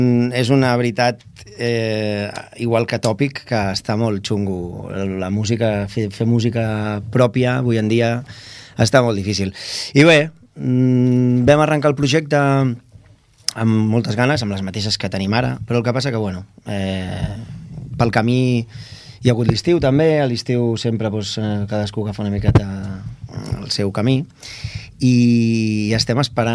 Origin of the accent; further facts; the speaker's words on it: Catalonia, Spain; jo sóc català, penso en català, i amb això ja t'ho dic tot, però no tinc cap inconvenient, tinc una sort brutal de ser bilingüe 100%